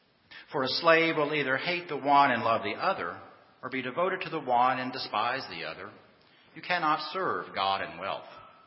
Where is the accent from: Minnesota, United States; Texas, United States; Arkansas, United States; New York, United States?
Texas, United States; Lubbock; This was, of course, was back in Texas. We were in the panhandle of Texas in my hometown of Lubbock and wanted to relocate to Dallas, which is way across the other side of that state, about 350 miles.